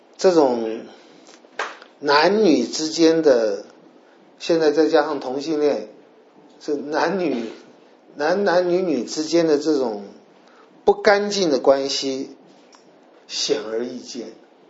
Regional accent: China; 墙上就有庞贝城里各种我们中国人讲保暖私淫欲的事。

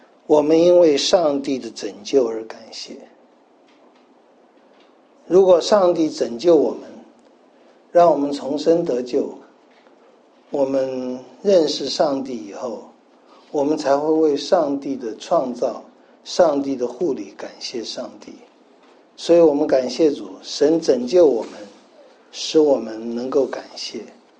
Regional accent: Taiwan; born there; 为什么我生在台湾？

